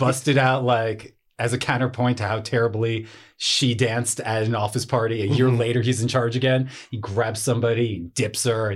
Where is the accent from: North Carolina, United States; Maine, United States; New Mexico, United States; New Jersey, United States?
New Jersey, United States; New Jersey.